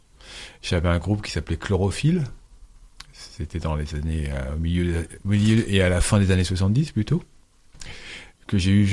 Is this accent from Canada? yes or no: no; Paris, Île-de-France, France; puisque je viens de Paris au départ, si je peux le dire.